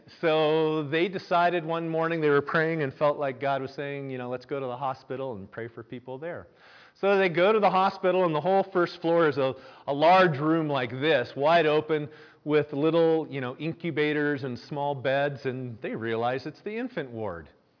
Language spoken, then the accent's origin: English; United States; because I'm American and we don't do this here.